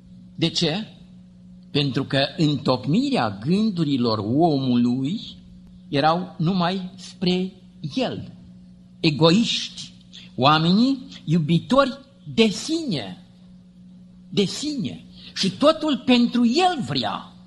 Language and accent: Romanian; Romania; also born or lived in United States; Eu am crescut în România la sat și nu mi-e rușine că am crescut la sat, deși m-am născut în America